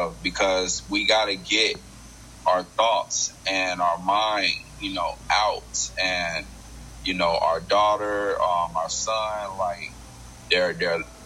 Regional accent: Florida, United States; Like, I remember there was, you know, just growing up in Florida, like, whatchamacallit, Slip and Slide.

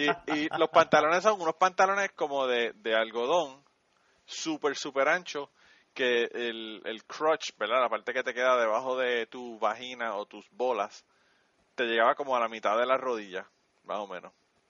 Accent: Cuba; como cubano.

